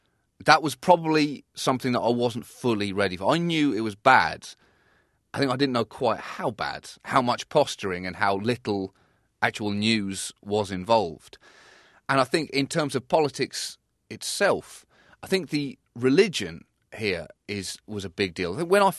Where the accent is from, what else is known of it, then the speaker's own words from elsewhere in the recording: United Kingdom; I, as a British person, let me tell you what tyranny really was back then, because my people did it to you.